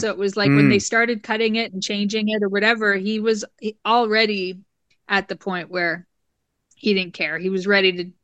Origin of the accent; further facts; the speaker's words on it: Windsor, Ontario, Canada; You know, I grew up in Windsor, Ontario